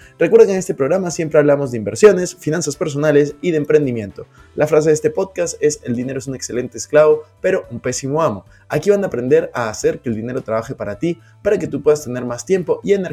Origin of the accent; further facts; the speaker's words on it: Peru; Yo soy de Perú y de verdad me encanta seguir a la selección.